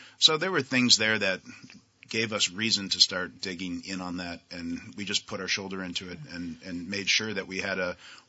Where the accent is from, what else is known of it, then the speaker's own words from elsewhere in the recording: Brattleboro, Vermont, United States; I've mentioned this before, but just like any small town in Vermont, like, it instills certain values and ways of acting on you